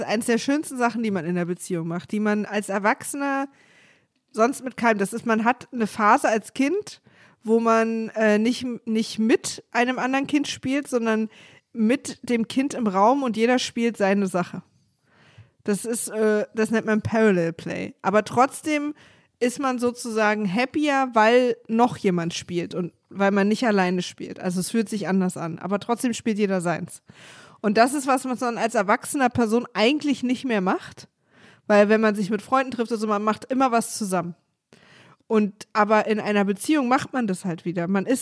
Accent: Berlin, Germany; als Berlinerin

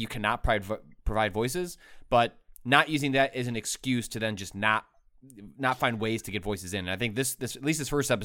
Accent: Illinois, United States; I tell people I'm from Chicago, but I'm not from, I'm not from Chicago, you know, say, like, I'm from the Northwest suburbs.

